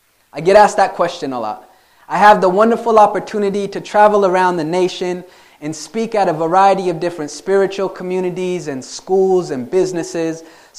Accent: Salt Lake City, Utah, United States; So I grew up in Salt Lake City, Utah. My mother was adopted from Scotland

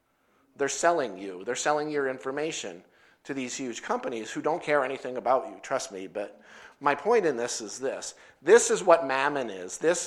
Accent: New Jersey, United States; You know, I'm from New Jersey, and that was the state where back in the 50s they started flashing subliminal messages in the movie theaters.

